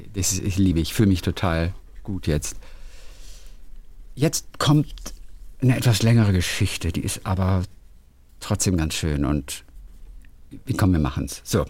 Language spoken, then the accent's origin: German; Emden, Lower Saxony, Germany; moved away as an adult; now in Winnipeg, Canada; aus Winnipeg, Kanada. Und ich habe euch vor einiger Zeit schon einmal geschrieben, eigentlich bin ich in Emden geboren und auch aufgewachsen und erst später im Leben ins Ausland gezogen.